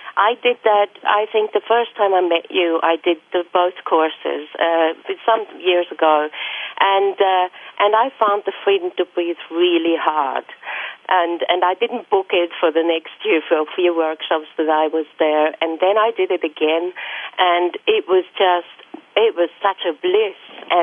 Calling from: Hamburg, Germany; I'm calling in from Hamburg right now.

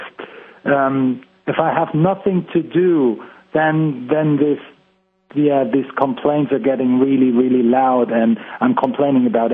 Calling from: Hamburg, Germany; English is a second language; From Hamburg.

